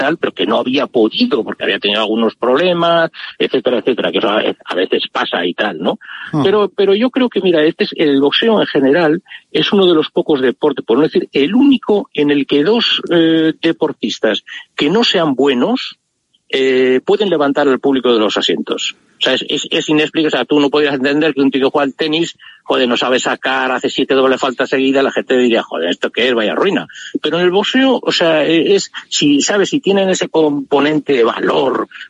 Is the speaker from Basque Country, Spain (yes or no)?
yes; Bilbao, Basque Country, Spain; aparte que soy de Bilbao